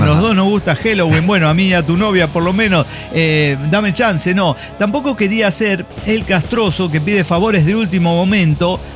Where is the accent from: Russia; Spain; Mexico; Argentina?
Russia; Spanish is a second language; Mira, yo soy rusa.